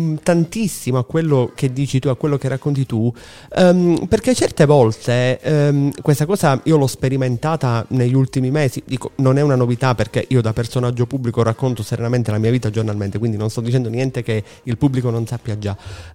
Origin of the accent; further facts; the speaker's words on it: Sicily, Italy; come si dice dalle nostre parti, che siamo siciliani entrambi